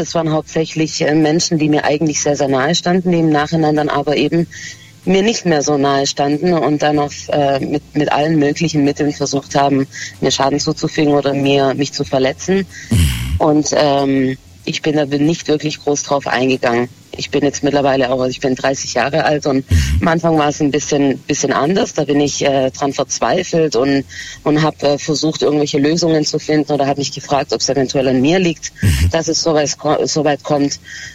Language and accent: German; Stuttgart, Baden-Württemberg, Germany; Ich bin Italienerin, aber ich bin in Deutschland geboren